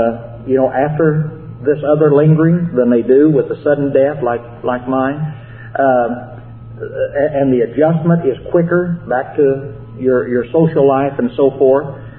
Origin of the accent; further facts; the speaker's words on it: Illinois, United States; Still, back in my hometown of Illinois, there is a night set aside